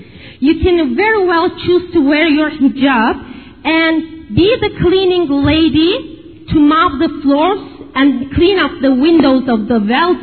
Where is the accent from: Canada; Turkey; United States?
Turkey; my home country, Turkey.